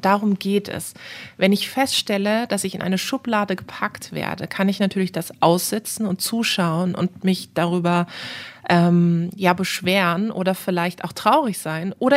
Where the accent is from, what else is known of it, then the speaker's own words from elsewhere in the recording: Karlsruhe, Baden-Württemberg, Germany; habe dann mit 20 Jahren kandidiert in Karlsruhe, in meiner Heimatstadt, für den baden-württembergischen Landtag.